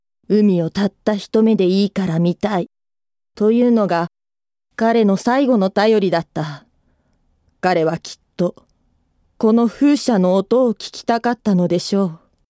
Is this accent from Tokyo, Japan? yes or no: yes; Tokyo, Japan; 東京都出身ですが、両親が気仙沼なので東北弁が少しだけ話せます。